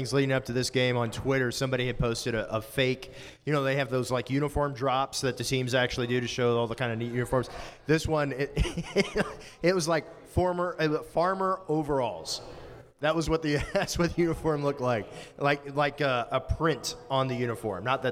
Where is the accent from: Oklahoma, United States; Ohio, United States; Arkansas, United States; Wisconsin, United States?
Oklahoma, United States; born there; And I'm not saying that because I was born in Oklahoma.